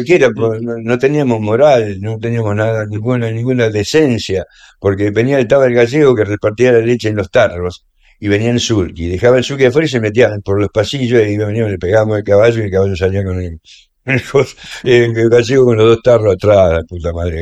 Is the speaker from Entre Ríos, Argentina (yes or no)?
yes; Entre Ríos, Argentina; born there; also born or lived in Santa Fe / La Plata; yo nací en Entre Ríos, en un paso que tuvo él, y después fui a Santa Fe, y ya después cuando vinimos a La Plata